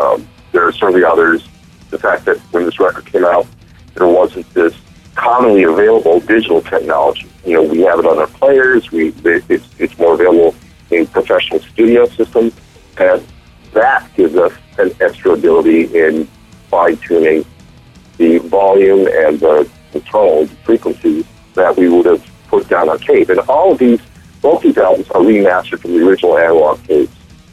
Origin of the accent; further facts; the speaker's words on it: Chicago, Illinois, United States; now in Seattle, United States; I mean, a couple of us moved to Seattle from Chicago. We were raised in Chicago. I was born in Seattle, but raised in Chicago.